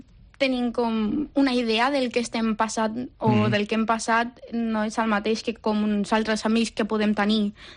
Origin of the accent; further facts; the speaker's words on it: Chile; now in Spain; jo estava a Xile, perquè jo soc xilena. I vaig arribar aquí